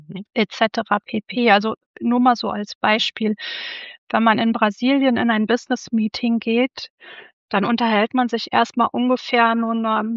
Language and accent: German; Germany; Und wir als Deutsche müssen auch unsere Englischkenntnisse aus der Schublade holen.